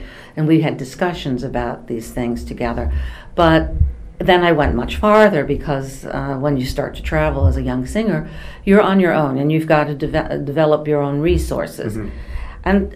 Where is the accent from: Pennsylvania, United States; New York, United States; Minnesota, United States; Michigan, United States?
New York, United States; New York City; the exposure I had growing up in New York as well afforded me the opportunity to see everything, not to mention just observing people in life in New York, sitting on subways.